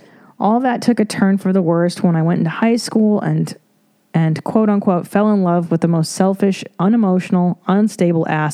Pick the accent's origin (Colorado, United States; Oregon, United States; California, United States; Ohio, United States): California, United States; Los Angeles; I say depressing because I grew up in Los Angeles. I grew up watching the Rodney King beatings.